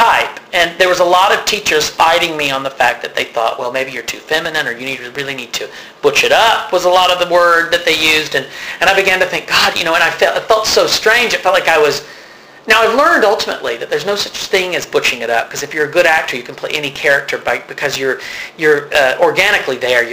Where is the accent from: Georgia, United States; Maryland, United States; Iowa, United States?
Georgia, United States; I grew up in Georgia. It was just not something you did.